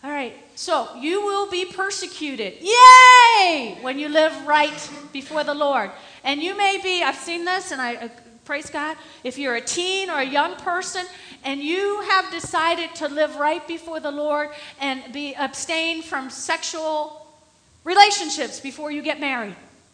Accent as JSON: {"language": "English", "region": "New Jersey", "country": "United States", "tie": "born or raised there", "said": "We grew up in North Jersey, and I only remember one hurricane way back."}